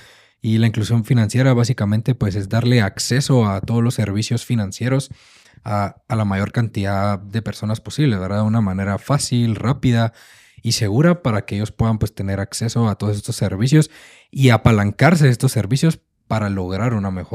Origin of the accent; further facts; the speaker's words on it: Guatemala; los que somos de aquí de Guatemala